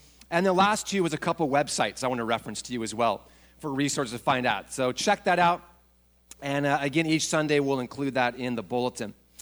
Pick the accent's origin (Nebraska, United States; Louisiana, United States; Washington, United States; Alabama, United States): Washington, United States; Spokane; I remember growing up in Spokane, Washington, Northview Bible Church, the church I was part of.